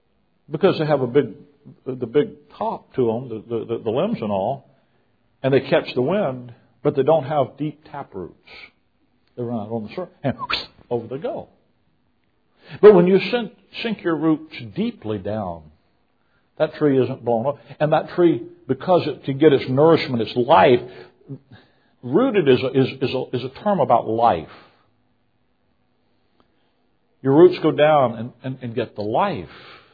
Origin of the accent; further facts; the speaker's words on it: Mobile, Alabama, United States; moved away; also born or lived in Chicago; I'm from Mobile. About the time we moved to Chicago in 1979